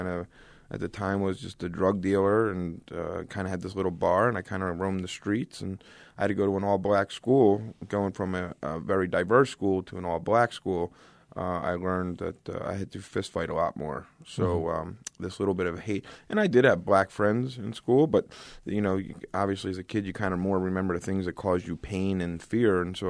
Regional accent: Philadelphia, Pennsylvania, United States; I grew up in South Philadelphia in a very kind of Irish Catholic ghetto.

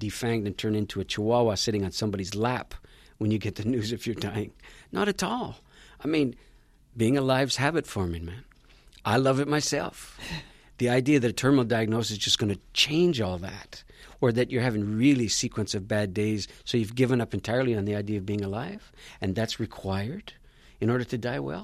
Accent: Canada; I'm Canadian

